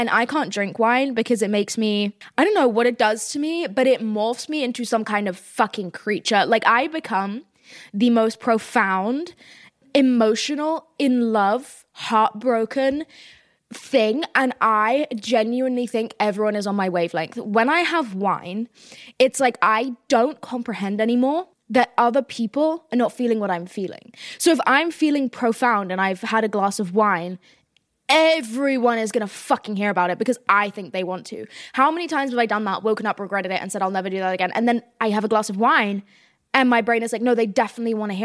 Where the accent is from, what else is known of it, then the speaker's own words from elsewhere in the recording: South East England, United Kingdom; I am from Sussex, okay?